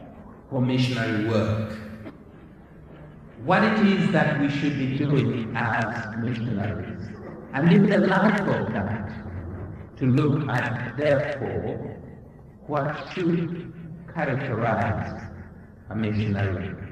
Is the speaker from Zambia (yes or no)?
yes; Zambia; Now, I come from Africa. In case you don't know what Africa looks like, that's what it looks like. And I come from the country of Zambia.